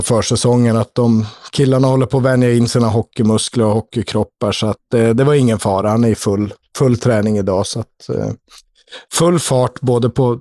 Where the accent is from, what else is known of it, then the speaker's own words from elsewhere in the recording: Sweden; now in Switzerland; vi är ju svenskar så vi känner ju till varandra